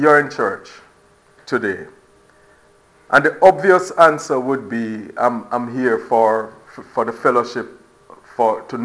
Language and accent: English; Jamaica; now in Florida, United States; I'm Jamaican, for some of you who don't know, I'm Jamaican, so, but I now live in Florida.